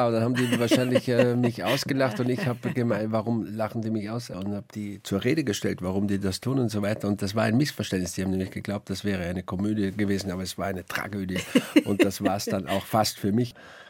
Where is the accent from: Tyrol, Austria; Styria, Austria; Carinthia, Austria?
Tyrol, Austria; Da, wo ich aufgewachsen bin, da ist